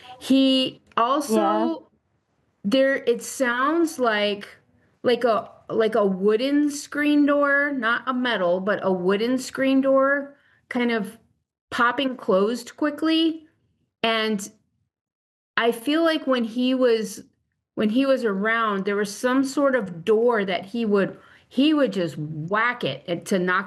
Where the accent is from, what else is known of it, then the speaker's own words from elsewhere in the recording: New Mexico, United States; I'm actually from New Mexico, so I'm more used to southwestern type of furniture